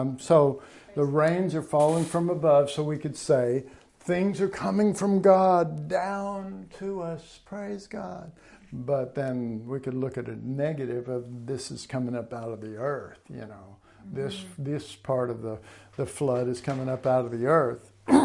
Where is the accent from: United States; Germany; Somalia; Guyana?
United States; Dallas, Texas; When I grew up, I grew up in Dallas, but it was Oak Cliff, and most people in Dallas understand Oak Cliff was a really rough part of town.